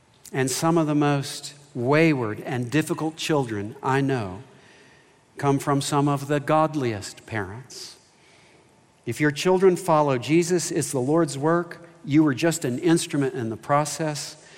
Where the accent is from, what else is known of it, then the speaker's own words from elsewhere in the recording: Kentucky, United States; I'm from Kentucky. I went to the University of Kentucky. They like basketball down there.